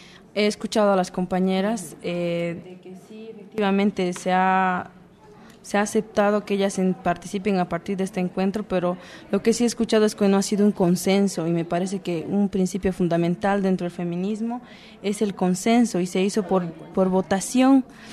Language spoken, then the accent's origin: Spanish; Bolivia; Yo vengo de Bolivia, donde incluso dentro de nuestra cultura se habla de que no hay machismo, pero sí hay.